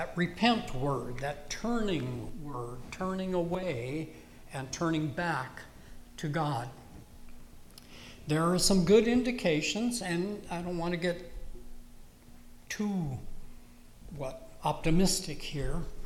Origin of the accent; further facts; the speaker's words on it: Brooklyn Center, Minnesota, United States; I grew up just outside of the Twin Cities in a suburb called Brooklyn Center, a couple of blocks from the city limits of Minneapolis, just a block on the north side of 694.